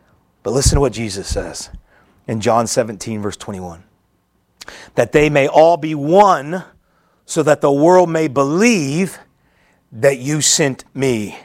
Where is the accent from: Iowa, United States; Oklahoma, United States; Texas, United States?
Oklahoma, United States; And where I grew up at in Oklahoma, where I pastored in Memphis, Tennessee, and Mississippi, there were a lot of churches that this was their favorite phrase.